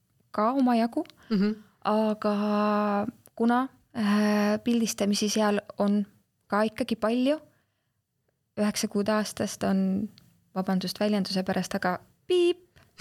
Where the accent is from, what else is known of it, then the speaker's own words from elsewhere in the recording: Haapsalu, Lääne County, Estonia; now in Kohila, Estonia; Kohila ma ju elan seal, Haapsalu on mu kodulinn või lapsepõlvelinn, eks ole, kogu mu pere on seal